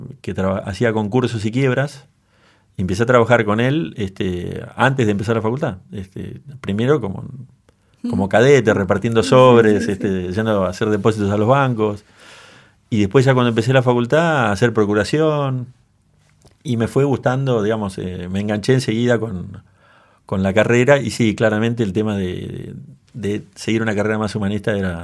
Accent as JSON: {"language": "Spanish", "town": "Bariloche", "region": "Río Negro", "country": "Argentina", "tie": "born or raised there", "also_born_or_lived": "Buenos Aires / Iguazú", "said": "nací en Bariloche, viví en Buenos Aires, volví a vivir a Bariloche, sí. Viví en Iguazú 3 años."}